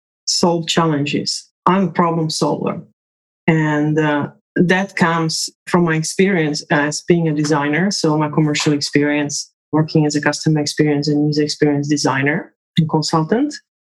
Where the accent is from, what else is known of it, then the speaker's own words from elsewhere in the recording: Slovakia; born there; English is a second language; I come from Slovakia, which used to be part of Czechoslovakia, which used to be under the communist regime. So I was born in communism. And yeah, I am a communist kid, literally.